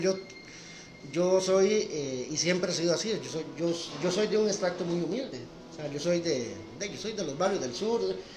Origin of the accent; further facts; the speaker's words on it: Costa Rica; terminas siendo un tico más.